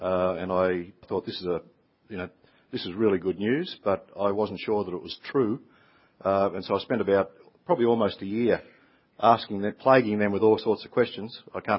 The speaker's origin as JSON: {"language": "English", "region": "Tasmania", "country": "Australia", "tie": "born or raised there", "also_born_or_lived": "New South Wales", "moved": "yes", "said": "I grew up in Tasmania, when we were in Tasmania, I had a Methodist Sunday school upbringing. Moved to New South Wales, to Barrel"}